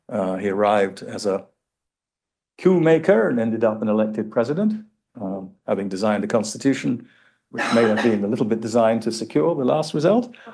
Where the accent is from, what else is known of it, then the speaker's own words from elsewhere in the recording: England, United Kingdom; born there; I was born in England before Ghana's independence. So I was the subject of Her Majesty in two ways, someone born in England to an English mother and as a subject, a colonial subject.